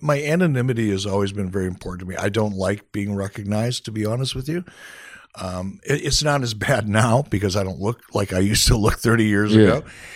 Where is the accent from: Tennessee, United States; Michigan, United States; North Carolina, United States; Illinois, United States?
Michigan, United States; Detroit; So I grew up, I grew up in Detroit in a rather rough part of town.